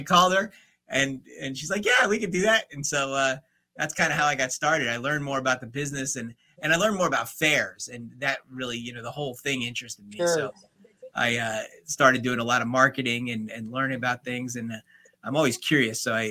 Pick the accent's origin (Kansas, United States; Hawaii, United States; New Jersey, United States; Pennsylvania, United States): New Jersey, United States; And I remember when I grew up in New Jersey that my church used to make money somehow from a carnival.